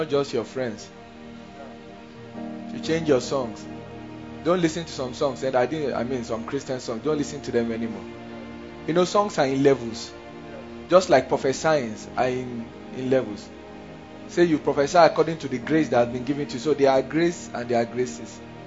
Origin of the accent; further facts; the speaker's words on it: Bauchi, Nigeria; If you had grown in the north before, I grew up in Bauchi